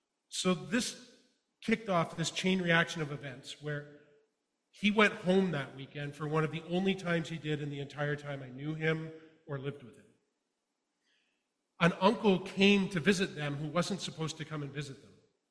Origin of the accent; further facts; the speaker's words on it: Sarnia, Ontario, Canada; I grew up in Sarnia. I went away to university in Waterloo.